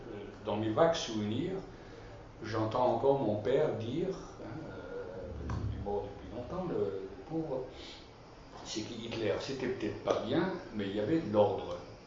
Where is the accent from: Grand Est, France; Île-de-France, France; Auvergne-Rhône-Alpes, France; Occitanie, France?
Grand Est, France; Forbach; moi je suis de l'Est, là, moi, de cette circonscription de Forbach.